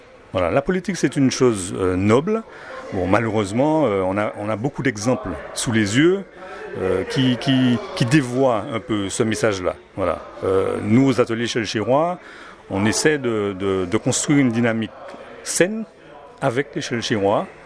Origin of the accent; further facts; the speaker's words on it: Martinique; also born or lived in Sainte-Anne / Fort-de-France; Je vis à Chelchewa. Alors, je ne suis pas né en Martinique. J'ai passé une partie de mon enfance à Sainte-Anne. J'ai passé une autre partie de mon enfance à Fort-de-France. Et je vis à Chelchewa depuis 22 ans.